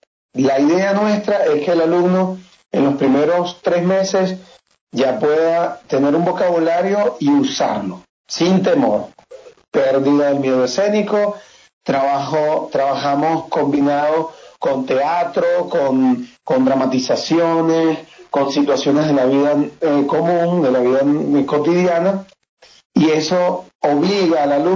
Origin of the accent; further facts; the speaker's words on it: Zulia, Venezuela; now in Caracas, Venezuela; Yo soy del Zulia, pero amo la ciudad de Caracas, vivo muy cerca de la ciudad de Caracas